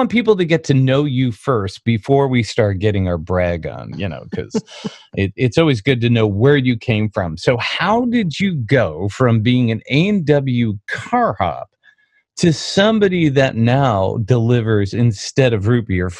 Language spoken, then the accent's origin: English; Aurora, Illinois, United States; because I'm from Aurora and you're from Aurora, but my Aurora is in Illinois and yours is in Colorado.